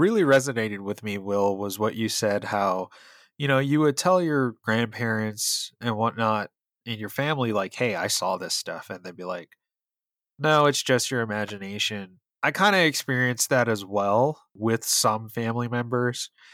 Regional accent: New York, United States; because I grew up in New York.

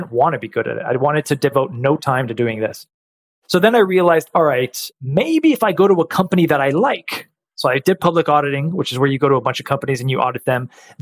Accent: Redwood City, California, United States; In the Silicon Valley, if people are familiar with California, it's in between San Francisco and San Jose on the peninsula there. It's a city called Redwood City.

